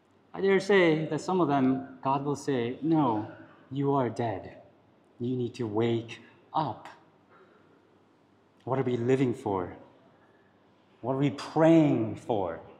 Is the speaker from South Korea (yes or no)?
yes; South Korea; You know, I'm Korean, and I grew up in the Korean church.